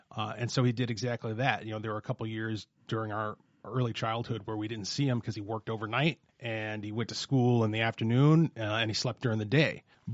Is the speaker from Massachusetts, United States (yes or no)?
no; Detroit, Michigan, United States; born there; now in Minnesota; how it is that we came to live in Minnesota, because I was born in Detroit, and that's where he grew up.